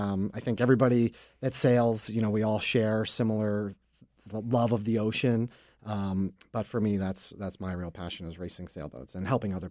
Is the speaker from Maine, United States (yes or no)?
yes; Biddeford Pool, Maine, United States; But I grew up in Biddeford Pool, and I just kept hanging out at the docks at the Biddeford Pool Yacht Club.